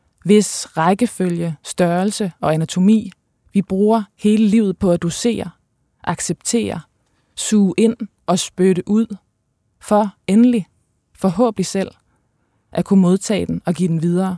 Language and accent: Danish; North Denmark Region, Denmark; Ja, jeg er vokset op i Thy primært alene med min mor, og i virkeligheden i et relativt provincielt liv